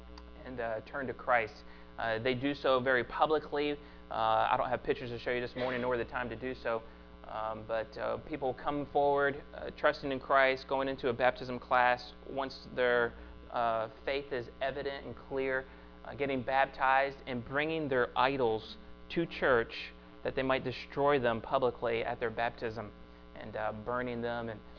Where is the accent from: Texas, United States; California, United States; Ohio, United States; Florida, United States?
Florida, United States; Tampa; And I'm from Tampa, right? So I've seen like as many snowstorms as I've never seen a snowstorm before. So I hadn't seen snow until I was in my 20s.